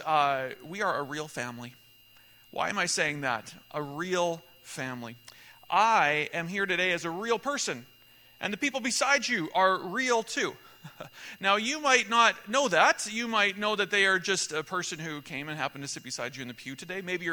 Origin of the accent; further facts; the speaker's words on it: Saskatoon, Saskatchewan, Canada; now in Chestermere, Canada; I'm from Chestermere, Alberta, but I was born here in Saskatoon, and I was a young boy here in Saskatoon